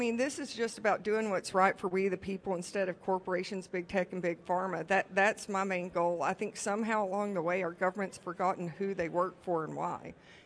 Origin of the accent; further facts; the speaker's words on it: Chickamauga, Georgia, United States; now in Armuchee, United States; Born and raised in Chickamauga, Georgia.